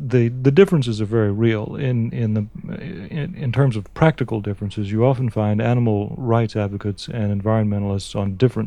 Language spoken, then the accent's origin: English; the South, United States; Actually, we're both from the South